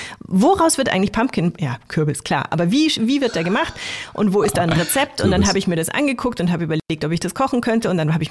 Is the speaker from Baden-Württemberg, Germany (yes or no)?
no; Poing, Bavaria, Germany; Ich nehme es an, weil ich bin aus Poing und das ist auch Poing und nicht Poing.